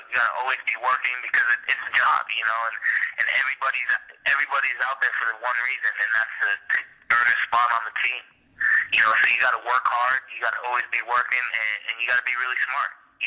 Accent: Hawaii, United States; I'm Hawaiian, so I love my reggae.

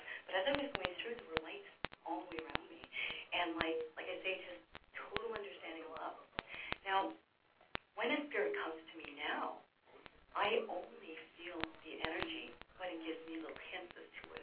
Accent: Canada; accent: French Canadian; My Canadian accent, eh? Yeah, I know. And you know what? A lot of people don't know, but this is actually a kind of, how would you say it, a nice French Canadian.

